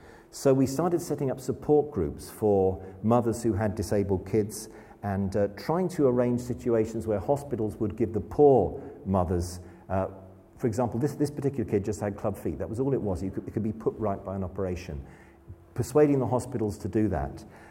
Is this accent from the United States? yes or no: no; United Kingdom; We're making ourselves, as British people, people who are incapable of sensing the supernatural.